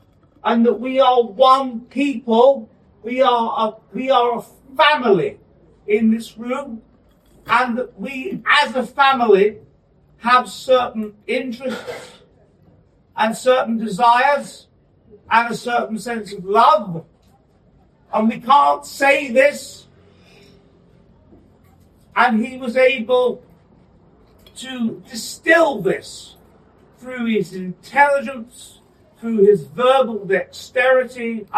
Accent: England, United Kingdom; Where we can't say that we're English because it's racist.

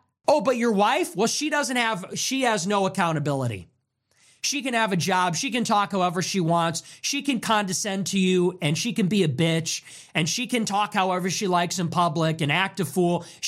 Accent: La Grange Park, Illinois, United States; It was invented by a guy from LaGrange Park, my hometown, actually. Kind of funny. A very small town. Small suburb of Chicago.

